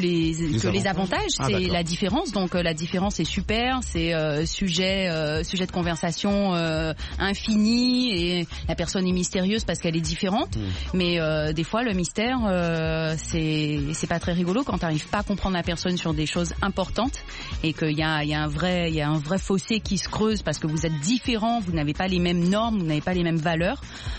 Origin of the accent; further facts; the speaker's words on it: Guadeloupe, France; je n'oublie pas que je suis guadeloupéenne